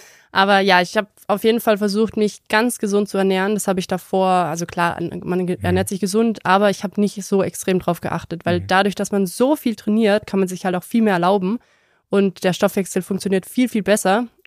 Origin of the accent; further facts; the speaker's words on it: Germany; bei der EM in Rom habe ich als Deutsche gewonnen und die Leute aus Italien haben mir zugejubelt.